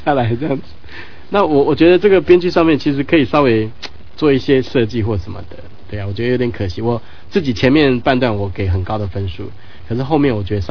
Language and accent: Chinese; Taiwan; 我们其实台湾人现在常常会在礼拜六、礼拜天看到捷运上面